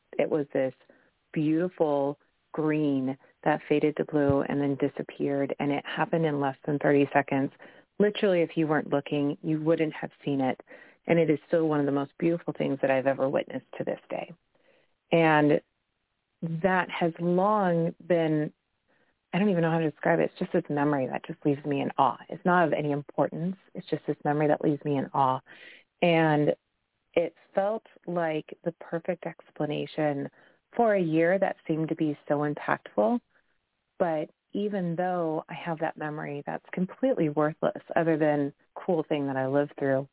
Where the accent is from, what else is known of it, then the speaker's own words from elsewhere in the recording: Washington, United States; I grew up in Washington. I live in Washington